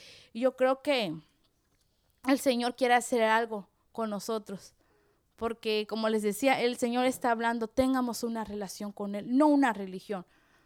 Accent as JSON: {"language": "Spanish", "country": "Mexico", "moved": "yes", "said": "yo soy una de las personas que cuando salí de México, estuve en un instituto"}